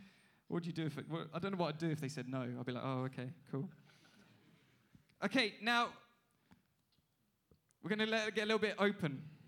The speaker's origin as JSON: {"language": "English", "region": "England", "country": "United Kingdom", "said": "I'm English."}